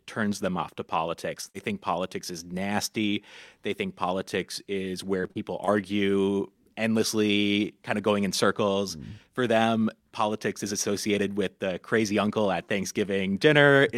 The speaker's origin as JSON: {"language": "English", "town": "St. Paul", "region": "Minnesota", "country": "United States", "said": "Yeah, I'm from St. Paul, Minnesota."}